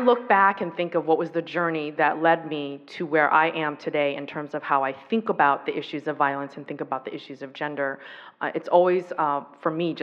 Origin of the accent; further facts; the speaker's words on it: United States; first language Taiwanese; English is a second language; I am the daughter of immigrants. My first language was not English. I grew up speaking Taiwanese and Mandarin Chinese in the home.